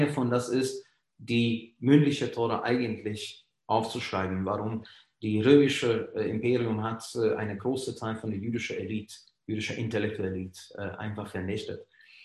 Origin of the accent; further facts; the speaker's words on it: Budapest, Hungary; German is a second language; now in Germany; Noch dazu, ich bin ein gebürtiger Ungarer. Ich komme ursprünglich aus Budapest. Seit 18 Jahren wohne ich in Deutschland.